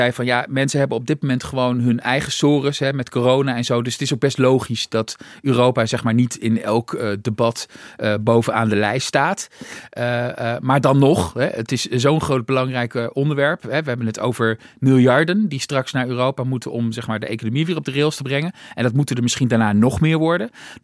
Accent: Netherlands; Maar nou ja, we doen er weinig mee als Nederlanders.

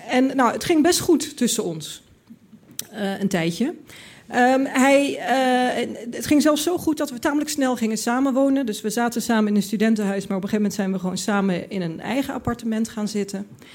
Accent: Limburg, Netherlands; ja, ik kwam uit Limburg, ik had dat allemaal niet meegemaakt.

